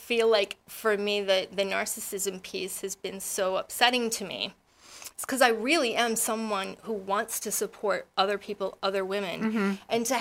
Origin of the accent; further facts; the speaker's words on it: Rhode Island, United States; now in Connecticut, United States; I was new to Connecticut. I'm from Rhode Island.